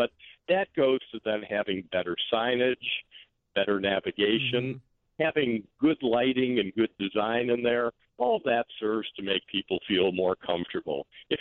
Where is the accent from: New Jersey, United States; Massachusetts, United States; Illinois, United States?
Illinois, United States; Chicago; I'm a Chicagoan. I'm used to walking around the loop.